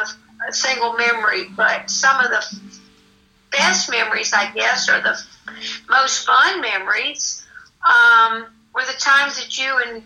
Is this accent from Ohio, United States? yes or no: yes; Ohio, United States; I spent many, many summers with her when I was little and growing up in Ohio.